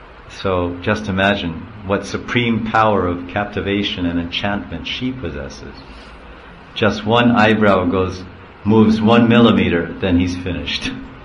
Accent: New Jersey, United States; Where's your mother? I'm from New Jersey.

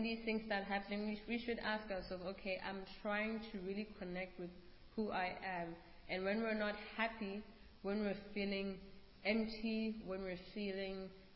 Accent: Botswana; Oh, I'm from Botswana.

